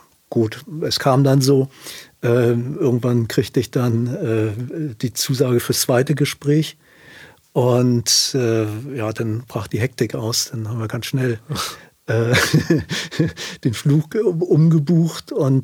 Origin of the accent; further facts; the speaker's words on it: Hamburg, Germany; ich bin im Süden von Hamburg groß geworden und hatte immer einen wahnsinnigen Naturbezug.